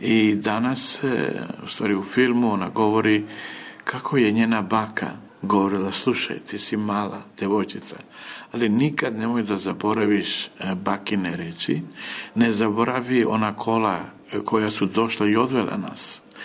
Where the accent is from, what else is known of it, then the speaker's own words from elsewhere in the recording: Kosovo; odakle sam ja rastao, sa Kosova